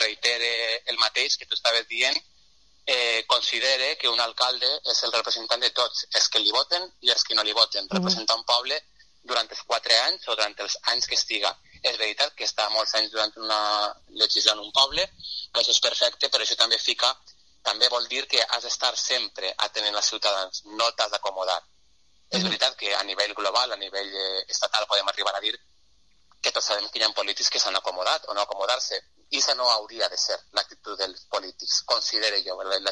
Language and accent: Catalan; Valencian Community, Spain; que és la nostra insignia com a valencians i com a valencianes